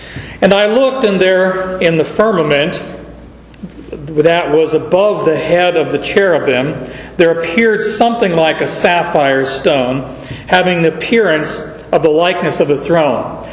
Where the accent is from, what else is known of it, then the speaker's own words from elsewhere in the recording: Arizona, United States; born there; Me, I was born in Arizona. Didn't have anything to do with them.